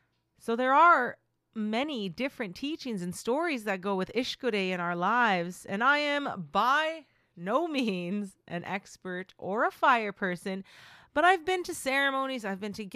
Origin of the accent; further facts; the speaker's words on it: Broken Head Ojibwe Nation, Manitoba, Canada; I am from the Fish Clan, and my home community is Broken Head Ojibwe Nation.